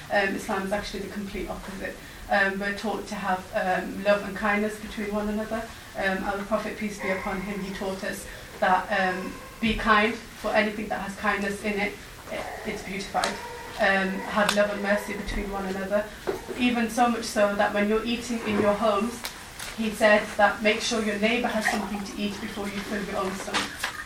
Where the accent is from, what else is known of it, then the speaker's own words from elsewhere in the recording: United Kingdom; first language English; I've lived in this country my whole life, I've been born and bred here, I have the passport, I speak the language, it's actually my first language, I've studied here, I work here